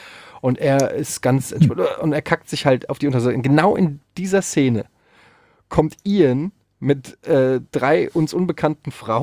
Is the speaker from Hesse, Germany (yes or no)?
yes; Frankfurt, Hesse, Germany; ich habe früher als Kind auf dem Oederwegstraßenfest, wer es noch kennt in Frankfurt, habe ich immer so Kinderflohmarktmäßig. Da haben alle Kinder aus dem Viertel, haben sich da hingesetzt, ihre Sachen verkauft.